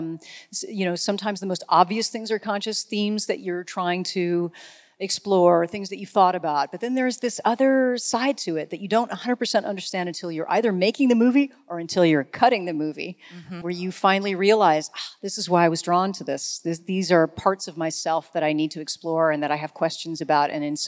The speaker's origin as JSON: {"language": "English", "town": "Hollywood", "region": "California", "country": "United States", "tie": "born or raised there", "said": "I lived in, I grew up in Hollywood, so I grew up not far from Hollywood Boulevard, so couldn't have been raunchier."}